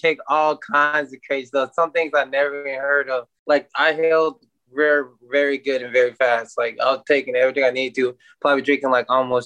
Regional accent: Lionsville, Alabama, United States; also born or lived in Chicago, United States / Atlanta, United States / Germany; I was born in Chicago. I lived in but I left there like in 2 years. Then I lived in Lionsville, Alabama until I was like 10 or 11. And then I moved to Atlanta, Georgia for a little bit.

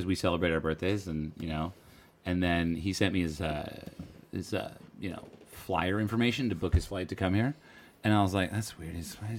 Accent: Troon, Scotland, United Kingdom; I grew up in Troon.

